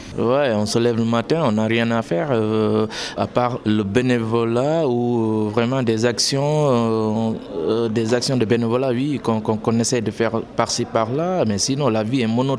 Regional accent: Guinea; je viens de la Guinée-Conakry.

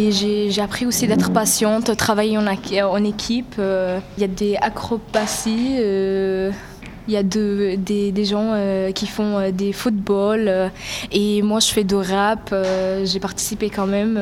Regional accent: Sudan; French is a second language; je viens de Soudan.

